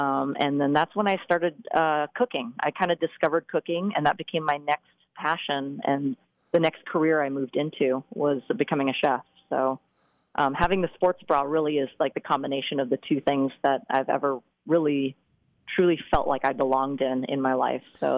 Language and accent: English; Portland, Oregon, United States; So I was born and raised in Portland. So this is feeling really special, being my hometown.